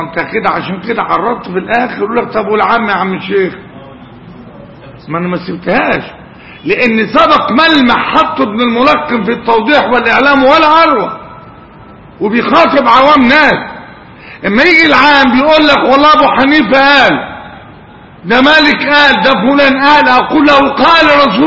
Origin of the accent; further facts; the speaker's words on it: Egypt; وعندنا في مصر